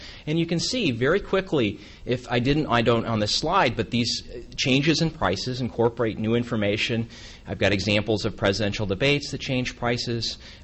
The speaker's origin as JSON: {"language": "English", "region": "Iowa", "country": "United States", "said": "So I'm from Iowa, and Iowa is famous for probably lots of things"}